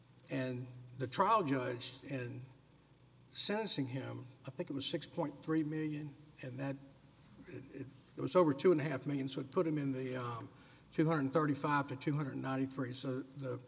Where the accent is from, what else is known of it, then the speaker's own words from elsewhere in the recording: Baton Rouge, Louisiana, United States; I'm from Baton Rouge, represent Thomas Nelson in this proceeding.